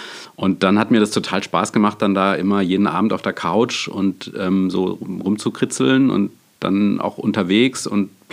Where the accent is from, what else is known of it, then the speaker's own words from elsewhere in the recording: Freiburg, Baden-Württemberg, Germany; also ich komme ja aus dem Schwarzwald, also Freiburg